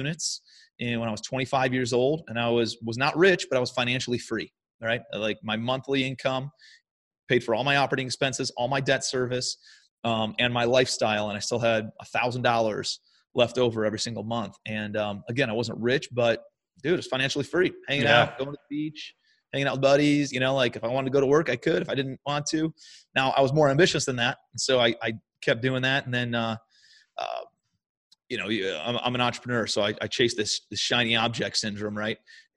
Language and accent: English; Cleveland, Ohio, United States; So I'm a kid from Cleveland, Ohio originally, and I was going through college when the market was going gangbusters last time, 03 to 07.